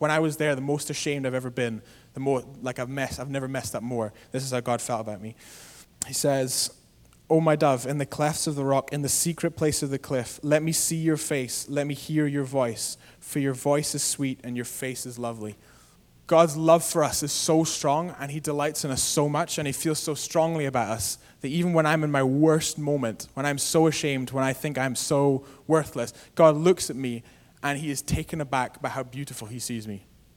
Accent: Aberdeen, Scotland, United Kingdom; I went to a corner store in Aberdeen in Scotland, which is my hometown back home

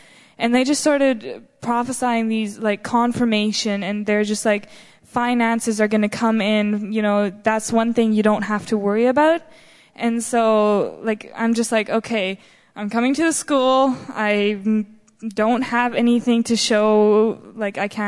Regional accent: Manitoba, Canada; I'm from Manitoba, Canada.

